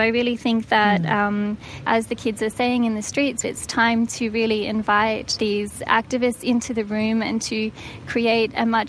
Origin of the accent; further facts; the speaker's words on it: Australia; So I'm from Australia, and I was so sad to wake up this morning